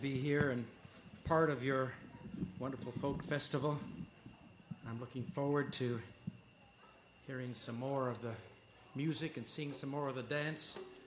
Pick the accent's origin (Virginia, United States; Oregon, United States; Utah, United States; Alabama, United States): Virginia, United States; It's a Tennessee song that I learned from a fellow in Virginia, my home state.